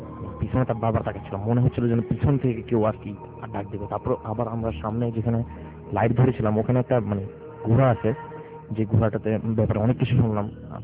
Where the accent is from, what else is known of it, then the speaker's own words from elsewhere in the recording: Dhaka, Dhaka Division, Bangladesh; আমি ঢাকা মোহাম্মদপুর থেকে এসেছি।